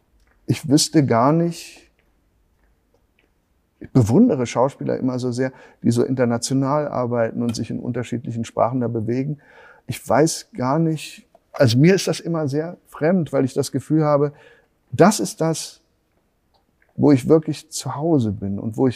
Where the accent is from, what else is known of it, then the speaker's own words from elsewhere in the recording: Rhineland, Germany; Ich bin ja im Rheinland aufgewachsen und im Moment arbeite ich in Köln wieder für mehrere Monate.